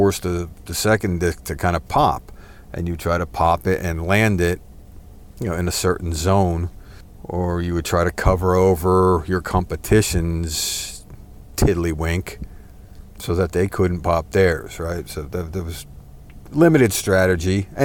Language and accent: English; New Jersey, United States; See, I grew up in New Jersey, and in New Jersey, you know, we would play with actual real ants and never have a problem with it.